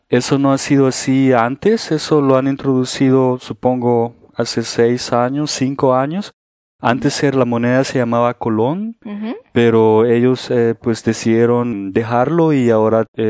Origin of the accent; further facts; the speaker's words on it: San Salvador, El Salvador; Pues yo vengo de San Salvador, que es la capital de El Salvador.